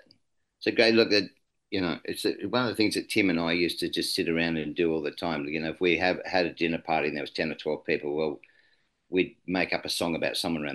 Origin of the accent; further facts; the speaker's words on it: New South Wales, Australia; Well, I grew up in Western New South Wales